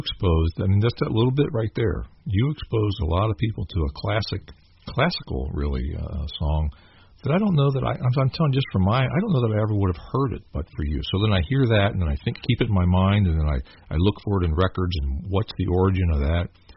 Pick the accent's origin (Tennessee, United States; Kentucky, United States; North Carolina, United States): Kentucky, United States; I don't know, as a child growing up in Kentucky, if I would have, were it not for you